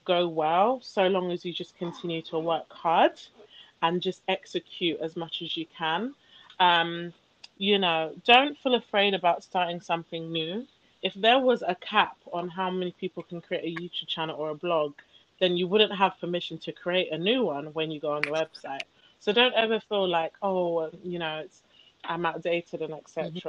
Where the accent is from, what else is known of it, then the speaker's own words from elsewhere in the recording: London, United Kingdom; born there; I was born in London, United Kingdom, and then I my first time coming to Nigeria, actually, I was 3 months old.